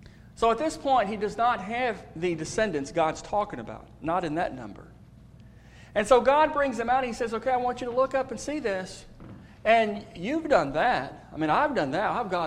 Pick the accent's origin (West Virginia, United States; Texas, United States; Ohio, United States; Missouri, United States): Texas, United States; When I grew up in Texas outside of Houston